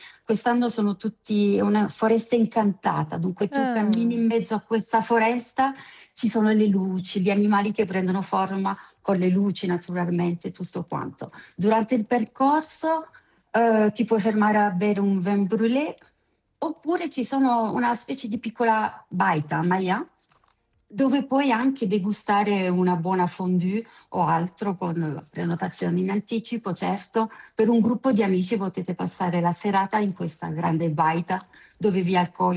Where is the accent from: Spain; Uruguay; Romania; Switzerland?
Switzerland; Crans-Montana, Valais; sono una vera montanara. Sono nata e sono cresciuta qui a Montana. Sì, a Gran Montana, dobbiamo dire Gran Montana.